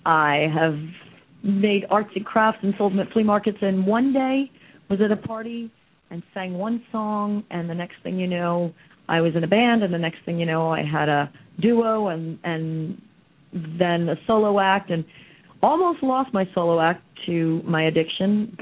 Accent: New York City, New York, United States; Well, I grew up in New York City, and I started in theater school and singing and performing in second grade

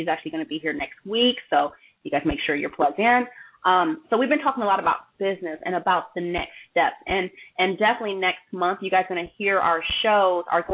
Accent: West Coast, United States; I'm from the West Coast. We know how to roll.

